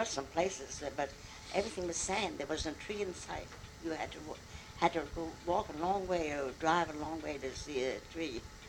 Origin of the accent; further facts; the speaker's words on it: United States; I thought, first of all, I'm an American.